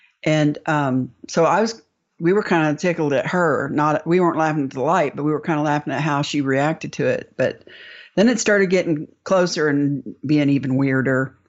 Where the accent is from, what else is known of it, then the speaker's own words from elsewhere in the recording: Indianapolis, Indiana, United States; I grew up in a rural area, and well, I lived in Indianapolis, which is not a rural area, but I grew up on the Far East Side, and out that way is a lot of farmland and open field.